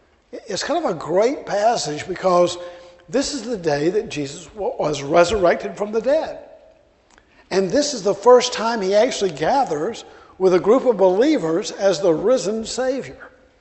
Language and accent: English; Birmingham, Alabama, United States; born there; now in Jenkintown, United States; This is not an Irish accent. I was born in Birmingham, Alabama, and that kind of stuck no matter where I've gone. So though I live in Jenkintown outside of Philly, I don't sound like I'm from there either.